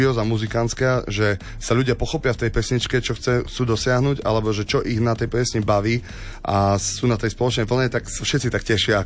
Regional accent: Košice, Košice Region, Slovakia; now in Banská Bystrica, Slovakia; ja som vlastne v jeho očiach vnímaný ako Košičan, čo som Košičan

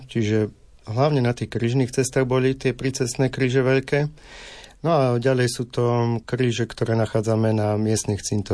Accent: Hriňová, Banská Bystrica Region, Slovakia; Tým, že pochádzam z Hriňovej

